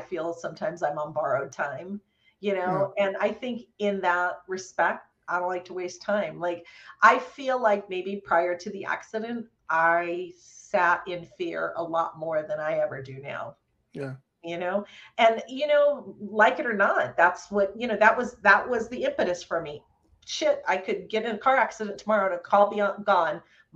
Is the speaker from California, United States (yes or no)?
yes; California, United States; I'm from Southern California, and I gotta say, tacos.